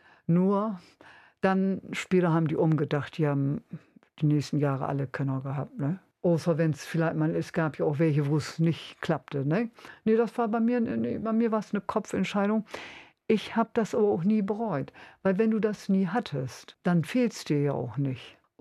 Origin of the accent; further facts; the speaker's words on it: Bremen, Germany; Und ich bin ja am Waller Park aufgewachsen.